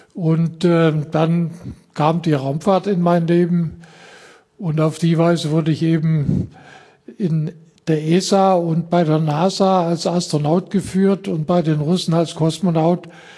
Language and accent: German; Thuringia, Germany; Sigmund und ich, wir sind Vogtländer, beide. Der Sigmund aus dem sächsischen Teil und ich aus dem thüringischen Teil.